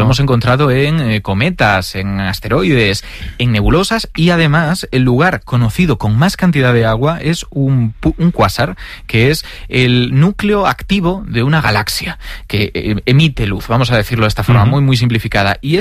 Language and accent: Spanish; Galicia, Spain; Soy gallego, te voy a decir, depende.